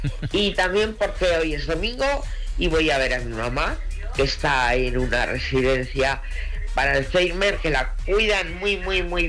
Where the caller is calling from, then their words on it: Zaragoza, Aragon, Spain; de Zaragoza.